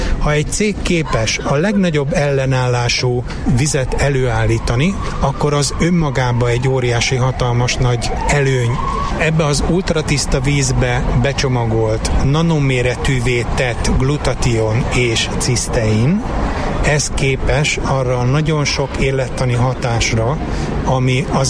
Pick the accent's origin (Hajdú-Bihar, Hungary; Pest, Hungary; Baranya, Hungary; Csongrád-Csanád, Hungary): Csongrád-Csanád, Hungary; Szeged